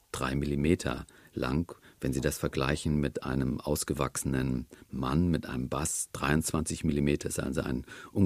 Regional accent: Northern Germany, Germany; Im Norden, wo ich herkomme, sprechen sehr viele Leute mit gehobenem Kehlkopf.

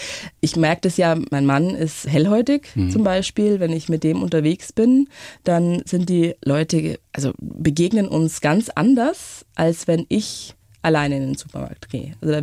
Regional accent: Finning, Bavaria, Germany; Ich sage das dann dreimal, dass ich aus Finning bin

